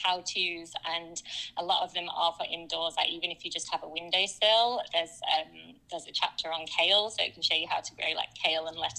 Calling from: Brooklyn, New York, United States; Yes, I'm calling in from Brooklyn in New York City.

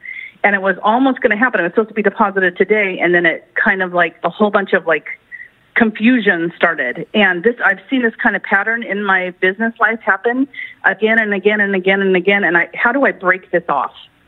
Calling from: Eagle River, Alaska, United States; I'm calling from Eagle River.

